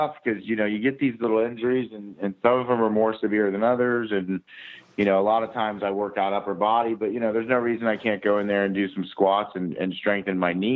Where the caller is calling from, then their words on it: Kentucky, United States; I'm out here in Cincinnati, Ohio, but really I live in the Kentucky side, so I live in the state of Kentucky, right near the Cincinnati airport, but we refer to this area as the greater Cincinnati area.